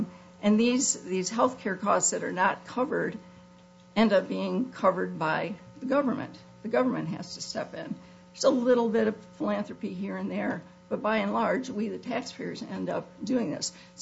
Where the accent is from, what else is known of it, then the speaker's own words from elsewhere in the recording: United States; and I'm from Emmett County